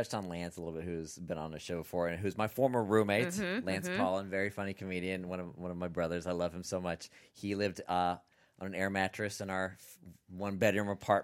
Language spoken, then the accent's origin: English; Sacramento, California, United States; Yeah, I'm from Northern California.